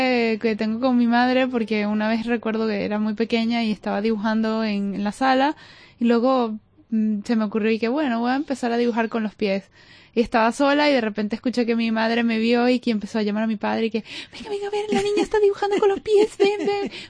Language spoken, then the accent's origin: Spanish; Venezuela; porque creciendo en Venezuela con toda la presión social del cuerpo, cómo tienes que verte y todo